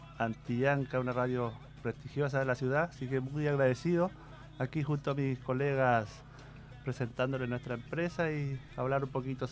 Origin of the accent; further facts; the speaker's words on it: Puerto Octay, Los Lagos, Chile; nosotros venimos de la comuna de Puerto Octay, de un pueblito, Las Cascadas. Por ahí nos criamos aquí junto a mi hermano